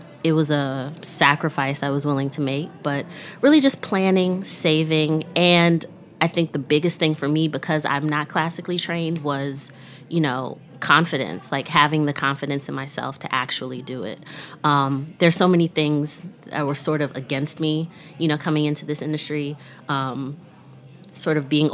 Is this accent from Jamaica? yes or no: yes; Jamaica; being a Jamaican girl